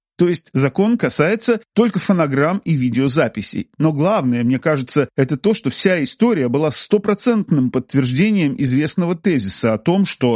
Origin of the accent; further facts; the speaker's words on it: Odesa, Odesa Oblast, Ukraine; я музыкальный журналист, и я тоже из Одессы.